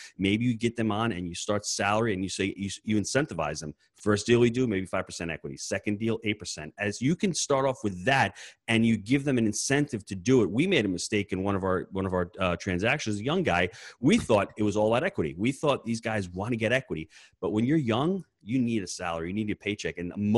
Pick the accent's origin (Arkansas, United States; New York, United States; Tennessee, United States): New York, United States; I'm a New Yorker. New Yorkers don't know anything out of the tri-state area.